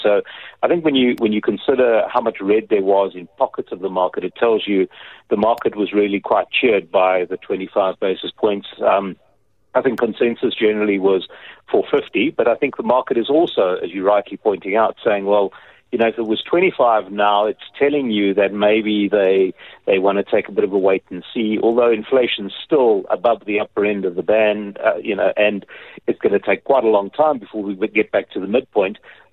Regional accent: South Africa; as a South African.

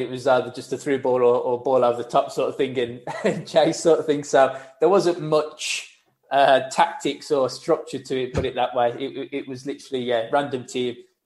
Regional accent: Wolverhampton, West Midlands, United Kingdom; Where before, I'd have to say I'm from Wolverhampton.

